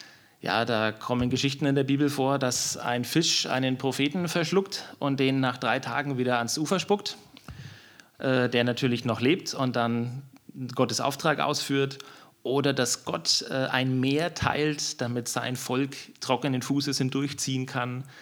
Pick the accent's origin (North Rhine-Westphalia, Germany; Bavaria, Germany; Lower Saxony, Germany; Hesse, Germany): Bavaria, Germany; also born or lived in Nuremberg; in Niederbayern. Mhm. Und war dann lange Jahre, nachdem ich beruflich nach Nürnberg gezogen bin